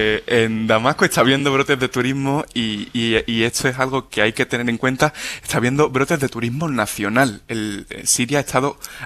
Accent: Lebanon; accent: Lebanese Arabic; Spanish is a second language; Y por mi acento libanés en árabe pensaron que quizá podría estar ligado con Hezbollah

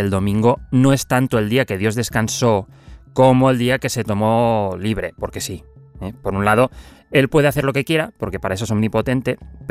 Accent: Spain; ya se sabe cómo somos los españoles, ¿no?

